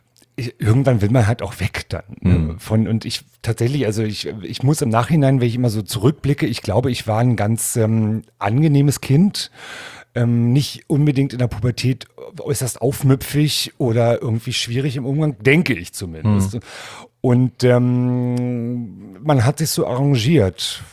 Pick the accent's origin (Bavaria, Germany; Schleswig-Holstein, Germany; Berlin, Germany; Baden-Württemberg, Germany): Berlin, Germany; Ja, ich bin Berlinerin in Neukölln, geboren in Britz.